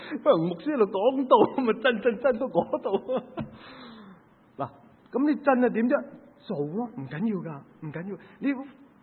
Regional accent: Guangdong, China; 嗱，我哋都系广东人啦，系嘛？

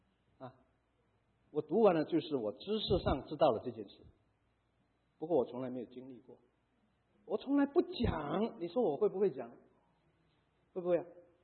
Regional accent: Guangdong, China; 我是广东人了，天不怕地不怕，就怕广东人说官话。

